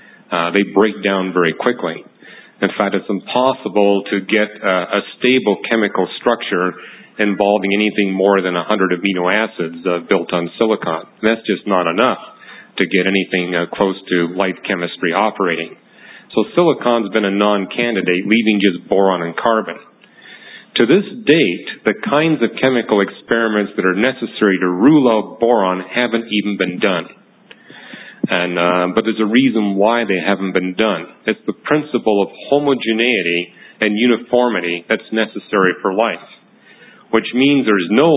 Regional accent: Canada; I was raised in Canada, but it's kind of like Japan.

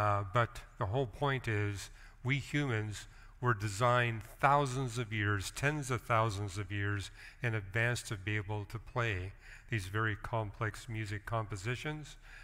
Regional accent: Canada; I remember growing up in Canada, and my mother prided herself that she could take the tiniest needle

